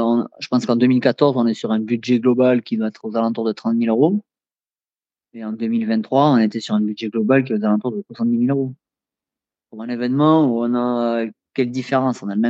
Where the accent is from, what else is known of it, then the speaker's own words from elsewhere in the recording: Nouvelle-Aquitaine, France; ici chez nous au Pays Basque